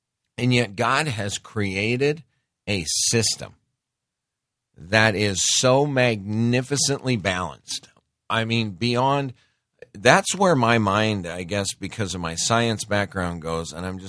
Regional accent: Great Falls, Montana, United States; I grew up in Great Falls, Montana.

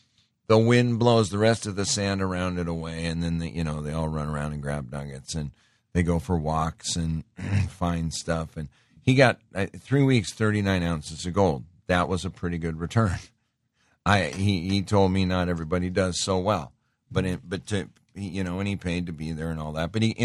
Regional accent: Montana, United States; I grew up in Montana. We used to have to pick rock every year, pick more rock.

